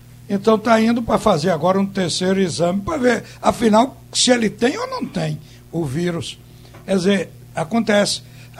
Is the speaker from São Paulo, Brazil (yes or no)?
no; Rio de Janeiro, Brazil; Quando eu era menino lá no Rio, eu já ouvia falar.